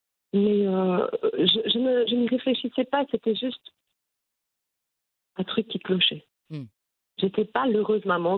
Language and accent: French; Tangier, Tanger-Tetouan-Al Hoceima, Morocco; now in Belgium; je suis d'origine de Tanger. Et donc, voilà, je voyage parfois vers Tanger pour des raisons professionnelles et puis je reviens chez moi en Belgique.